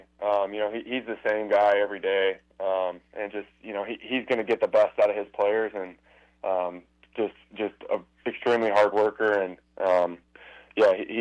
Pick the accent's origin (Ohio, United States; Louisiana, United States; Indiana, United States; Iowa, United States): Indiana, United States; Man, I love it. Love the people there. Love the atmosphere. You know, definitely home for me.